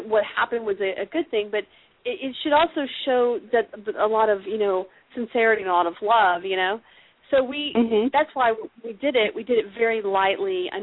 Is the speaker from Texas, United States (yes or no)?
yes; Texas, United States; I grew up in Texas.